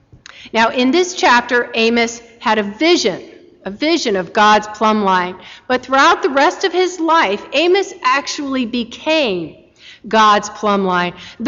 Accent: Virginia, United States; my hometown in Virginia, Northern Virginia.

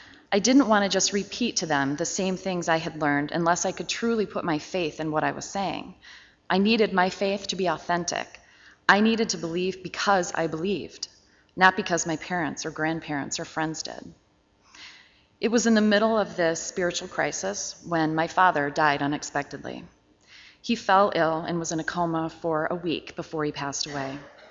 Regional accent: Wildwood, United States; Much to my surprise, I found this place right in my own backyard. I grew up here in Wildwood

